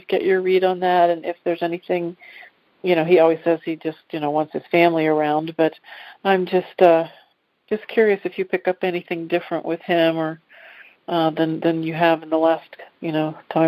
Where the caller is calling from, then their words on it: Dayton, Ohio, United States; I'm calling from Dayton, Ohio.